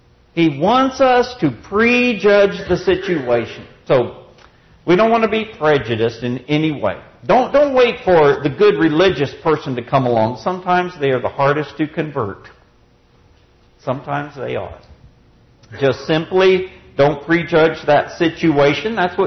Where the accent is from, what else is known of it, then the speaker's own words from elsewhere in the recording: Texas, United States; Are you from around these parts? No, I'm from Texas.